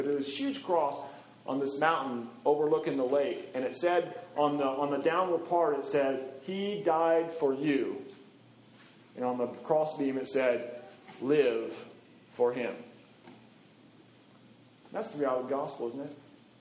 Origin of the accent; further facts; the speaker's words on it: Montana, United States; When I was growing up in Montana, we lived in Flathead County.